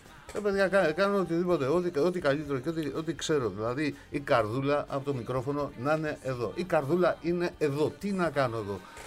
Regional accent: Western Greece, Greece; Γιατί για μένα που είμαι από Δυτική Ελλάδα, διακοπές νοούνταν μόνο στο Αιγαίο.

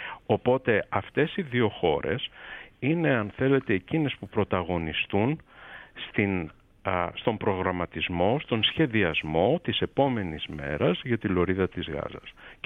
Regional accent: Greece; τυχαίνει να είμαι Έλληνας πολίτης που εργάζεται ή συνεργάζεται με μια εφημερίδα του Ισραήλ. Ναι. Και μάλιστα να είμαι Έλληνας Εβραίος πολίτης.

